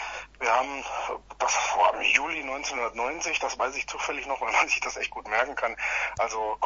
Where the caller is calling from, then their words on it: Heringen, Hesse, Germany; Wir kommen aus Heringen an der Werra. Das ist so ziemlich in der Mitte des Landes.